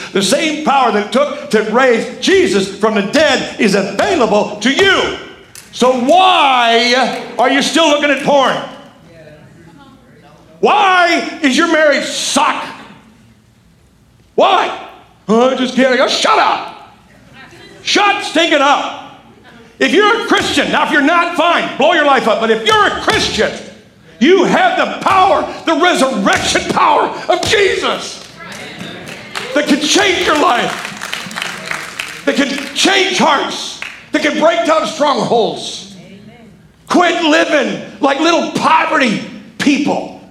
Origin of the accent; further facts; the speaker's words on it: United States; And by the way, I'm an American, so I'm automatically in the top 1% of the world.